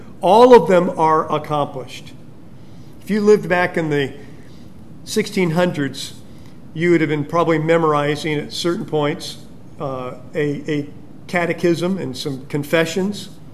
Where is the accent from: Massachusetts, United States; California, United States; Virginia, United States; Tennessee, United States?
California, United States; As a young boy growing up in California, I got to visit my grandfather in Indiana